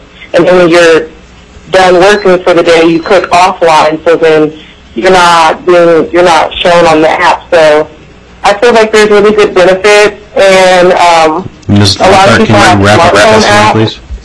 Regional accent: Anchorage, Alaska, United States; I'm from Anchorage, Alaska

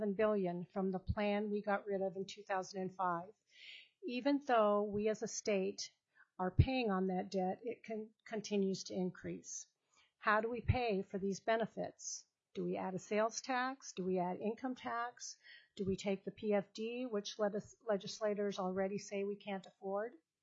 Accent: Fairbanks, Alaska, United States; I'm from Fairbanks and represent myself and my family as very concerned citizens. I was born here, am a lifetime Alaskan.

